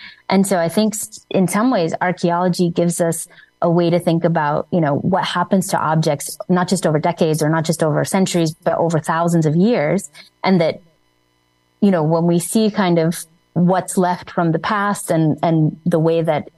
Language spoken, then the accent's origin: English; United States; I So, I mean, I'm American, so we don't use that term as much.